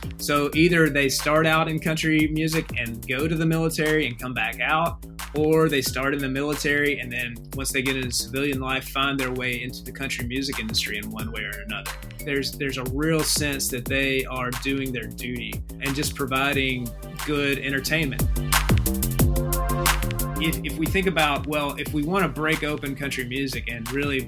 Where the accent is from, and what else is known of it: Alabama, United States; born or raised there